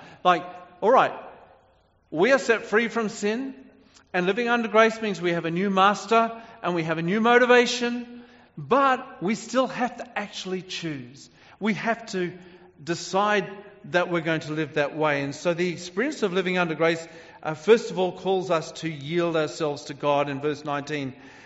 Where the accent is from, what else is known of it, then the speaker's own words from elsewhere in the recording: Brisbane, Queensland, Australia; I was brought up in Queensland, Australia, when I was a kid